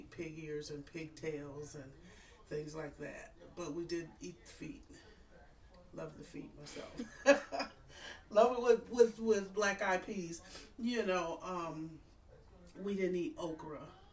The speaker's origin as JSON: {"language": "English", "town": "Saginaw", "region": "Michigan", "country": "United States", "lives_now": "Madison, United States", "said": "Saginaw, Michigan."}